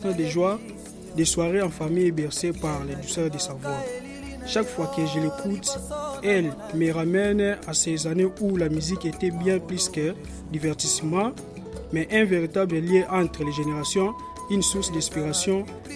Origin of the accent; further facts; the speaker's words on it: DR Congo; Aujourd'hui, je vous parle d'une chanson de … qui s'appelle … qui a marqué mon enfance quand j'étais en République démocratique du Congo.